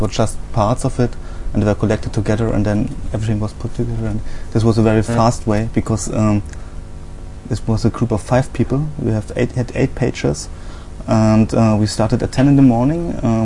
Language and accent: English; Saxony, Germany; because I'm not from Berlin. I haven't grown up in Berlin, but in the city south of Leipzig, so it's deep province.